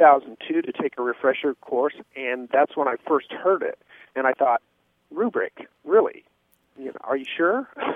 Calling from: Kokomo, Indiana, United States; I'm calling from Kokomo, Indiana.

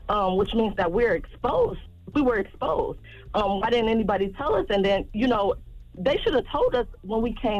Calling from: Detroit, Michigan, United States; I'm calling from Detroit, Michigan.

